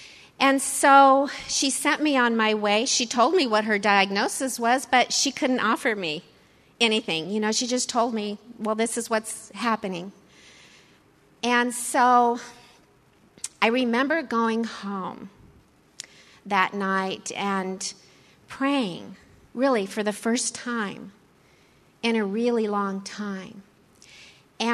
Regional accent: California, United States; I was an Orange County girl. I grew up in Orange County.

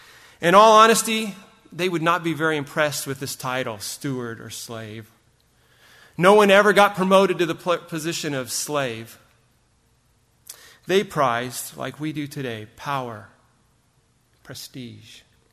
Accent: Rialto, California, United States; when I grew up in Rialto.

